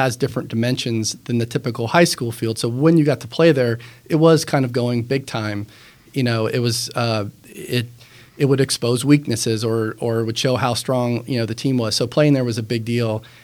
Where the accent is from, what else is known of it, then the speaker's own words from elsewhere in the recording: Muncie, Indiana, United States; And so to be able to do that, you know, in my hometown was, you know, it's been pretty special. But it's also a field with so much history and like what it means, you know, for Muncie as well.